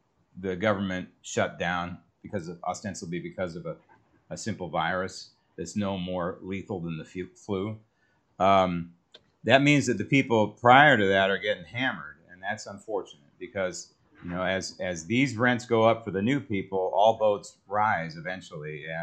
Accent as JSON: {"language": "English", "country": "United States", "said": "No, I'm not. I'm an American."}